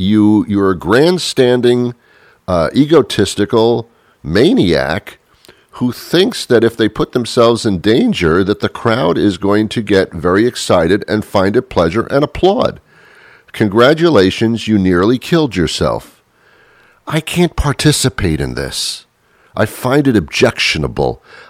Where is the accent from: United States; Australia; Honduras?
United States; New Jersey; I say, New Jersey. I'm from that area, but it throws them off.